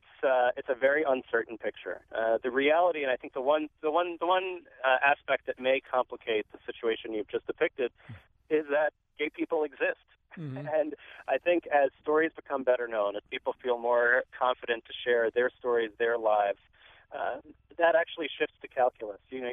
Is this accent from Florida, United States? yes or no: yes; Florida, United States; now in New York, United States; But if we go to my home state of Florida, where I grew up, all of a sudden it's like the marriage doesn't exist.